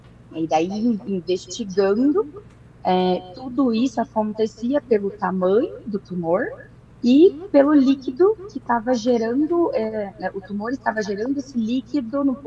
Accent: Paraná, Brazil; Sou original daqui do interior do Paraná mesmo.

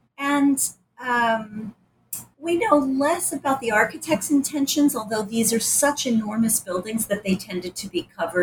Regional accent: Rochester, New York, United States; because I grew up in Rochester and I wrote my undergraduate honors thesis on the Buffalo State Hospital for the Insane.

